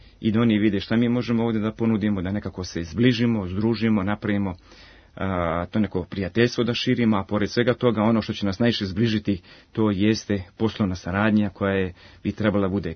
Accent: Serbia; Pa kao i kod nas u Srbiji

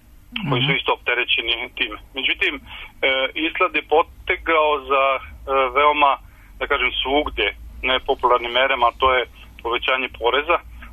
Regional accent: Serbia; moved away; Ja kao Srbin

